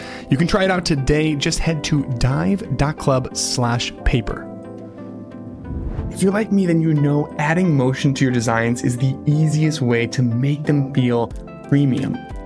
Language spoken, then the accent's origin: English; St. Louis, Missouri, United States; I grew up in St. Louis. Square cut was everything.